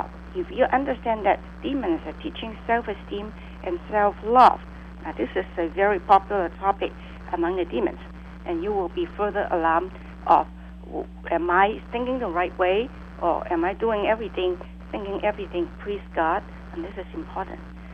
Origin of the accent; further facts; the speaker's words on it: Hong Kong; moved away; No, I come from Hong Kong.